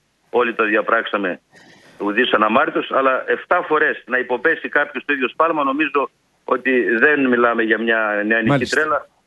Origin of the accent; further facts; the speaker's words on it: Central Macedonia, Greece; born there; now in Kilkis, Greece; εγώ με Μακεδόν του γένους γεννήθηκα στην Πλερία, ζω στην Κυρκής.